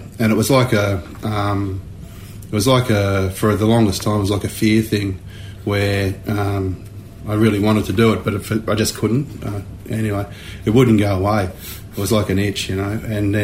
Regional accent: Bathurst, New South Wales, Australia; also born or lived in Sydney; Wiradjuri. I was born in the Eora country, but we come from around the Bathurst area. Dad and Pop were down Albury Wodonga way.

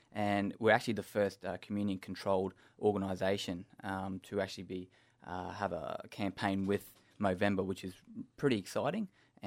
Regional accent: Innisfail, Queensland, Australia; Yeah, I'm originally from Innisfail, far north Queensland, proud Mamu man, and I got family from down the Tweed, Bunjilung, and Goreng Goreng as well.

